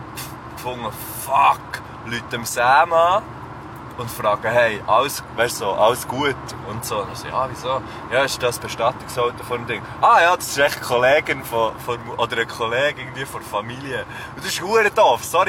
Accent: Dotzigen, Bern, Switzerland; an dieser Strasse, wo ich aufgewachsen bin, in Dotzigen

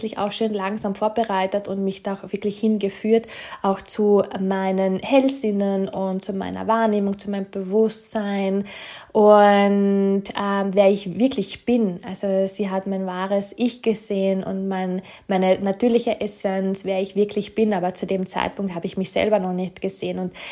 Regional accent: Austria

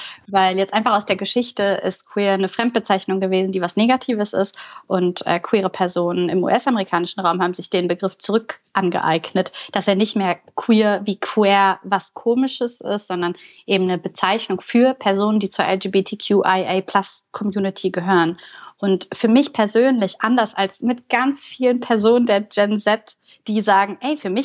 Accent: Bulgaria; now in Germany; ah, ich komme aus Bulgarien.

